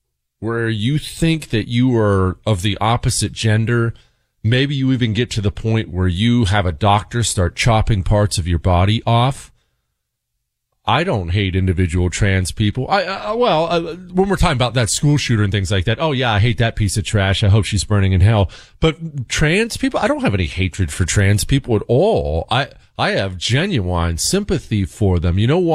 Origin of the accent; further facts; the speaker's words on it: Montana, United States; I grew up in Montana. We'd always go hiking and hunting in the mountains